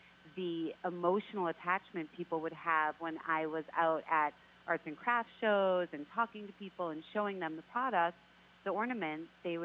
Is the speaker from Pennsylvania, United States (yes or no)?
no; Massachusetts, United States; We grew up on Cape Cod together, going to the beach and just loving the natural beauty on Cape Cod.